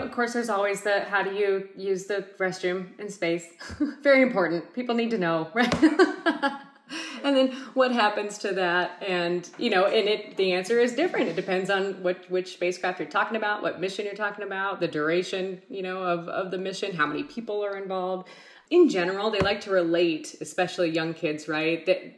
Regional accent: Anchorage, Alaska, United States; So I was actually born at Providence Hospital in Anchorage. We lived in Anchorage. We lived in a trailer park area right off of Muldoon.

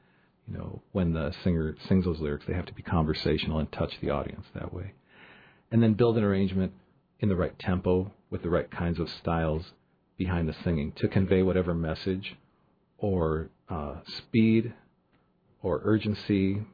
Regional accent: Juneau, Alaska, United States; I'm from Juneau, and, you know, my motto is bloom while you're planted.

